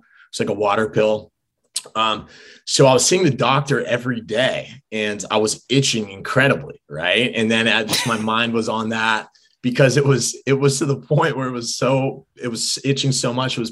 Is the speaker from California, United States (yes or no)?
yes; California, United States; But I grew up in Southern California. There's not a lot of bugs.